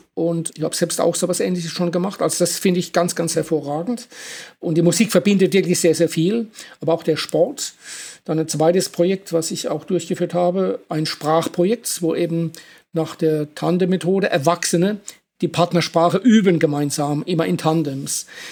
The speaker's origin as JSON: {"language": "German", "region": "Baden-Württemberg", "country": "Germany", "said": "ich komme aus der Kurpfalz. Ja, wir waren einmal bayerisch vor langer, langer Zeit. Aber das ist nicht der Grund. Das, denke ich, ist eher, ja, hat einen anderen Grund, dass ich eben im Süden beheimatet bin."}